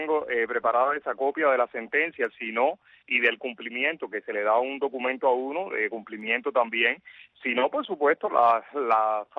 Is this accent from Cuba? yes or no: yes; Cuba